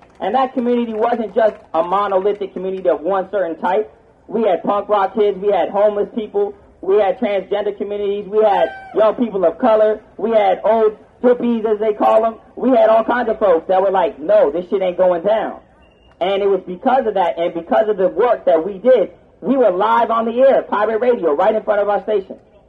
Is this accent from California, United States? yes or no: yes; California, United States; now in New York City, United States; why I'm out here in New York City is because it's not just something that's relative to me as a kid growing up in California, whose father's from Spanish Harlem.